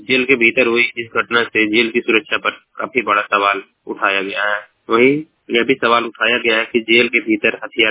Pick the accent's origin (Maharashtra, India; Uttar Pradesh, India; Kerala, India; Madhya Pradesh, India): Uttar Pradesh, India; Maharajganj; मैं महाराजगंज का निवासी हूँ।